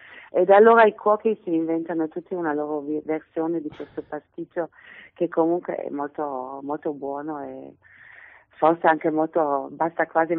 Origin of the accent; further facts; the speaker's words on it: Solingen, North Rhine-Westphalia, Germany; Italian is a second language; Siamo tutte e due della stessa regione, che è Nordrhein-Westfalen, però io sono di una piccola città che si chiama Solingen, che è famosa per i coltelli che si fanno lì